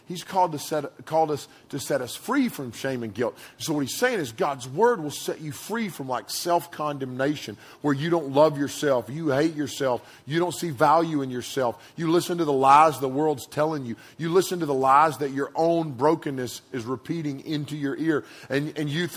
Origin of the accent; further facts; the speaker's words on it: United States; as an American, what's very, emotional to me, coming from a family with a military lineage and people that were wounded in combat